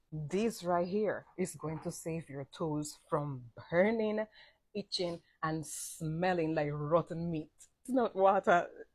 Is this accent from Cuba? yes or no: yes; Cuba; growing up in Cuba, we had no medication.